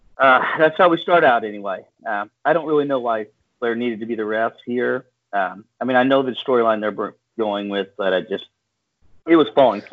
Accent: Missouri, United States; now in Kansas, United States; And I'm from Missouri, but I do live on the Kansas side now.

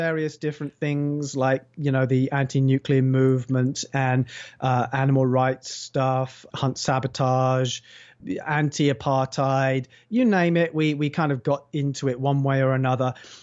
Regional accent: Basingstoke, South East England, United Kingdom; I'm not entirely white, and I was brought up in Basingstoke, as we just found out. Luckily, we just found that out, which is, at least when I was growing up, was a relatively white town.

